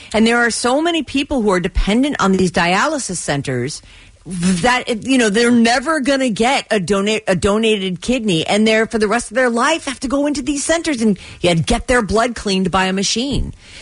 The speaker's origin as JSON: {"language": "English", "town": "Pawtucket", "region": "Rhode Island", "country": "United States", "tie": "born there", "said": "I wasn't. I was born in Pawtucket."}